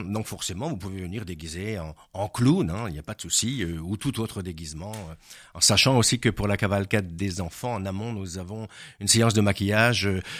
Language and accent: French; Colmar, Grand Est, France; chez nous, à Colmar, nous avons décidé une élection au suffrage universel.